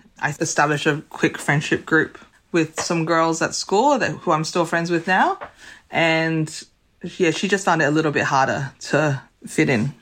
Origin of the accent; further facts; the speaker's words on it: Singapore; also born or lived in Hong Kong; well, we're Singaporean, but we were born in Hong Kong.